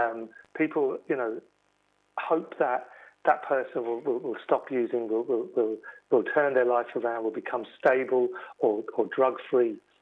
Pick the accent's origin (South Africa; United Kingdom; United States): United Kingdom; London; now in Dublin, Ireland; I'm from London originally, Tony, and London Irish background, and I've lived and worked in Dublin for 16 years